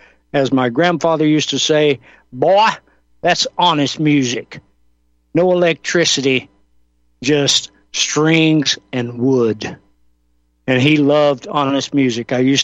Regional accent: North Carolina, United States; Strange guys from my hometown up there in North Kakalaki, and they are just fantastic folks.

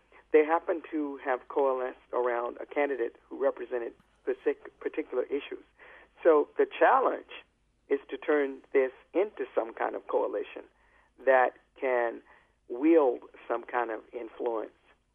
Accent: New York, United States; And I'm a New Yorker.

